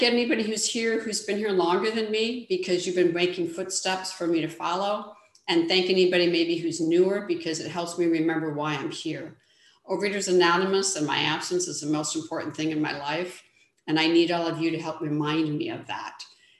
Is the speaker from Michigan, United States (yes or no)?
no; Sacramento, California, United States; and I am from Sacramento, California.